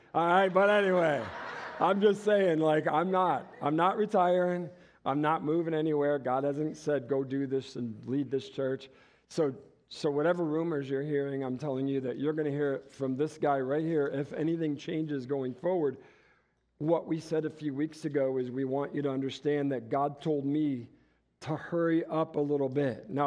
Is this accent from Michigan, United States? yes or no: yes; Detroit, Michigan, United States; I was raised in Detroit, Michigan metro area, predominantly African-American community.